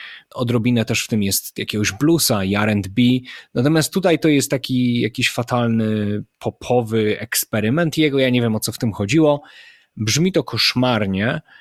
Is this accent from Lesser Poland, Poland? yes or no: no; Silesian Voivodeship, Poland; To jest ten kawał węgla, który się dostaje u nas na Śląsku, jak się jest niegrzecznym, bo u was jest rózga, a u nas się dostaje węgiel. Tak to jest u nas już na Śląsku.